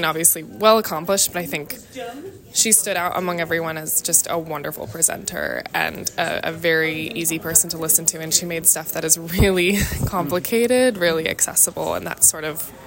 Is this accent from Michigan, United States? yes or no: no; New York City, New York, United States; I am from New York City, and I'm an independent journalist.